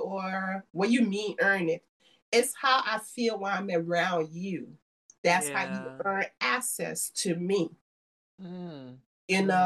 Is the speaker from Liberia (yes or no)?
yes; Liberia; moved away; So being born and raised in Liberia, I also feel God doesn't make mistakes. I was born in Liberia for a purpose, to serve a purpose.